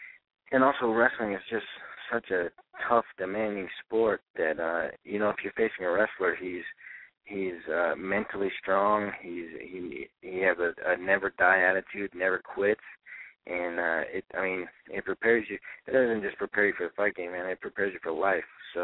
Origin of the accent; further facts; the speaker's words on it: Utah, United States; He's from New Jersey. I'm from Utah.